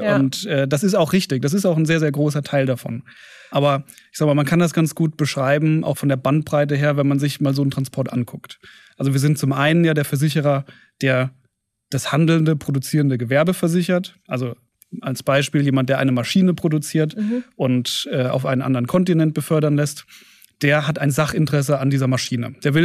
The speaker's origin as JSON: {"language": "German", "town": "Mannheim", "region": "Baden-Württemberg", "country": "Germany", "said": "als Mannheimer angelt man natürlich am Rhein und Neckar."}